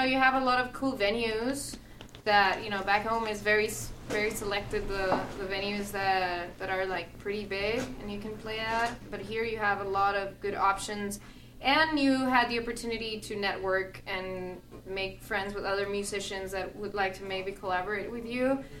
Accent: Pasadena, California, United States; Well, I'm from Pasadena too.

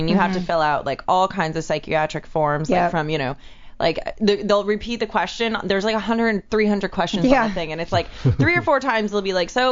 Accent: United States; you know, I'm telling you, growing up in America.

